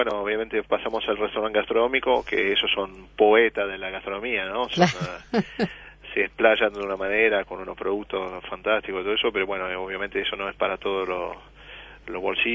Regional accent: Nice, Provence-Alpes-Côte d'Azur, France; yo soy de Niza, ¿no? De la costa mm-hmm.

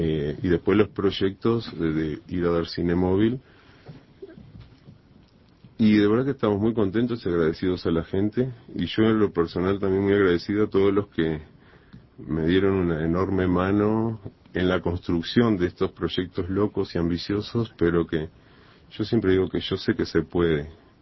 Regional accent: Camino del Andaluz, Canelones, Uruguay; also born or lived in Montevideo; yo nací en Montevideo porque el hospital quedaba en Montevideo, pero en realidad soy originario de Camino del Andaluz. Es la periferia, ya pertenece a Canelones, y de ahí soy originario.

